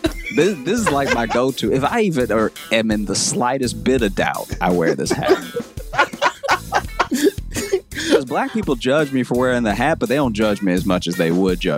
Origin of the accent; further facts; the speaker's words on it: Louisiana, United States; also born or lived in Chicago; I grew up in Louisiana, but I started comedy in Chicago.